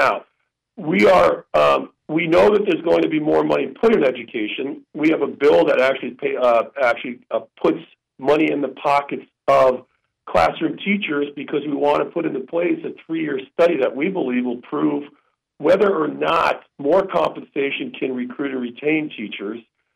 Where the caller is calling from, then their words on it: Palmer, Alaska, United States; No, I'm calling from Palmer.